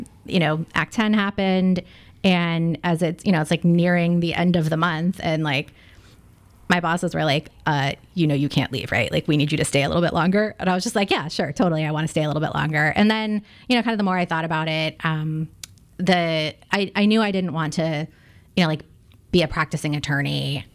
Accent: Port St. Lucie, Florida, United States; I'm from Port St. Lucie, Florida, which for people who are baseball fans, is where the Mets have spring training.

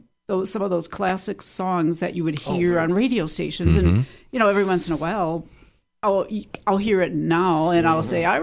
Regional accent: Wisconsin Rapids, Wisconsin, United States; I am from Wisconsin Rapids.

